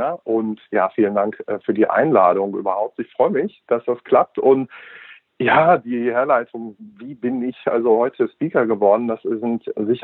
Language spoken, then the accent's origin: German; Göttingen, Lower Saxony, Germany; Und ich bin 46, ich komme aus Göttingen.